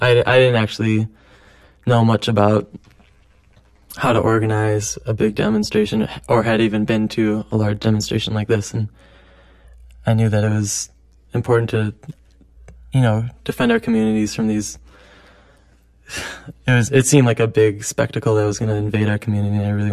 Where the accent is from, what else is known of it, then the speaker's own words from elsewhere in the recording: Minneapolis, Minnesota, United States; Yeah, I grew up in South Minneapolis and still live a few blocks from where I grew up.